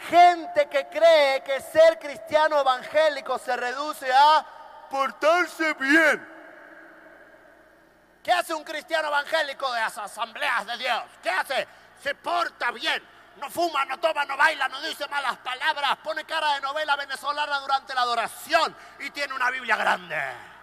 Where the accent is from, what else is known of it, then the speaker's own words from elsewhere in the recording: Argentina; now in Miami, United States; yo soy de Argentina, pero vivo en los Estados Unidos hace muchos años. De hecho, vivo en la ciudad de Miami.